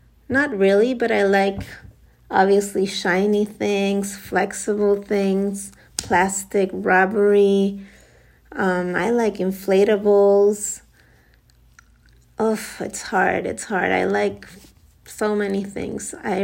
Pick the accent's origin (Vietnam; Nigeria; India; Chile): Chile; now in New York City, United States; I am originally from Chile, South America, and I'm not used to that.